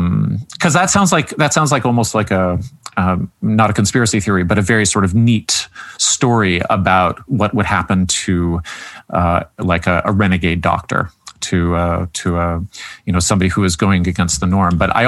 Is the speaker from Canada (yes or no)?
yes; Canada; being the Canadian on staff means that I'm actually sitting in the privileged, but also, I think, for liberal democracies, the majority position